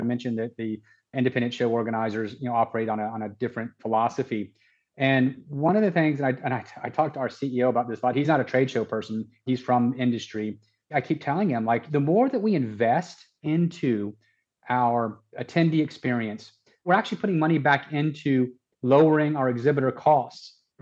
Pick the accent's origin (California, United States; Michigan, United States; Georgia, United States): Georgia, United States; Atlanta; I love Atlanta, it's my hometown